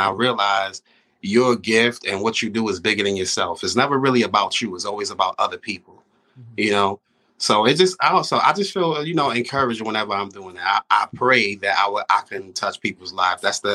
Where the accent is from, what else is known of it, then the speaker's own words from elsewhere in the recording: New York, United States; growing up in New York and growing up in, you know, the urban environment